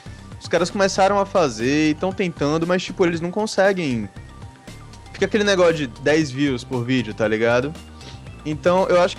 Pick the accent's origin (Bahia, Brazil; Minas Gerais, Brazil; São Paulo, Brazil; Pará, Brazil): Bahia, Brazil; Salvador; also born or lived in Aracaju; Eu passei 10 anos lá, mas eu sou de Salvador.